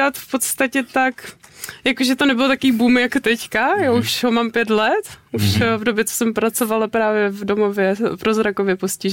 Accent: Prostějov, Olomouc Region, Czechia; now in Prague, Czech Republic; Pôvodne som z Moravy z Prostějova, ale žiju v Praze už 10 let.

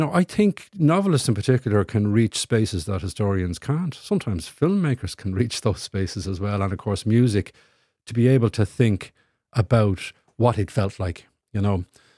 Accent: Ireland; there's a lot of confidence there about how far Irish culture and creativity and voices can travel. We are a cultural powerhouse.

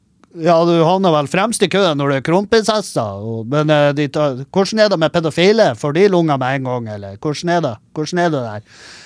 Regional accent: Halsa, Nordland, Norway; jeg vokste opp på Halsa i Meløy

